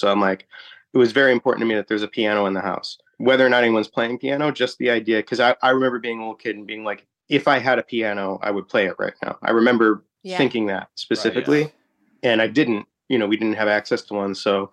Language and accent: English; Glenview, Illinois, United States; oh, yeah, no, actually, I'm from Glenview.